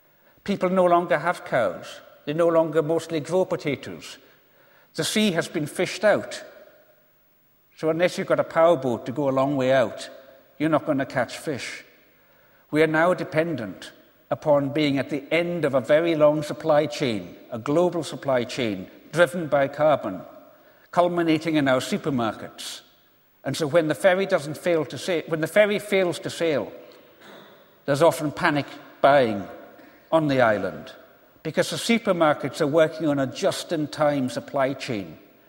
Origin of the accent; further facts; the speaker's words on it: Isle of Lewis, Scotland, United Kingdom; When I was 11 years old, growing up on the Isle of Lewis, the National Union of Seamen had a six-week-long strike, and there were no ships coming to the island.